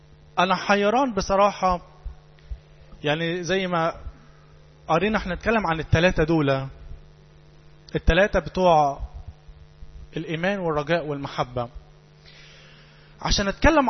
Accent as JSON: {"language": "Arabic", "region": "Upper Egypt", "country": "Egypt", "tie": "born or raised there", "said": "كلنا بنتولد بالفطرة، مكتوب في بضايقنا مسيحيين، اهالينا عندنا في الصعيد"}